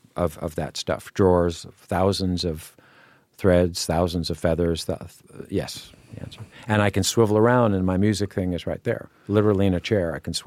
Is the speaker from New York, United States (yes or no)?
yes; New York City, New York, United States; I always liked being in the outdoors, and this was this weird thing growing up in New York City.